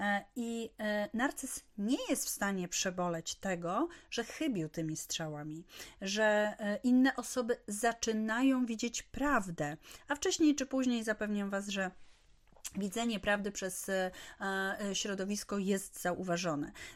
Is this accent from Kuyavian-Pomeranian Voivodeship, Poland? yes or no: no; Warsaw, Masovian Voivodeship, Poland; Jestem z Warszawy, więc na Mokotowie na przykład.